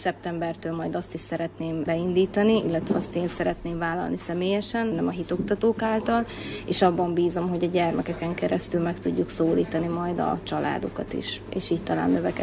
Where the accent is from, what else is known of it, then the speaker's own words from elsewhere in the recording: Borsod-Abaúj-Zemplén, Hungary; mert én is egyébként falusi lány vagyok, Borsod megyéből származom egyébként